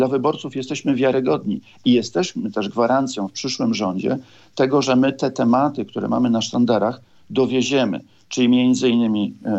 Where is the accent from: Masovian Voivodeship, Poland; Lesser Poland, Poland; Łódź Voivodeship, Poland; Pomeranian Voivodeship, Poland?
Pomeranian Voivodeship, Poland; Gdynia; I to mówię może nie z przykrością jako gdynianin, bardziej jako zazdrością.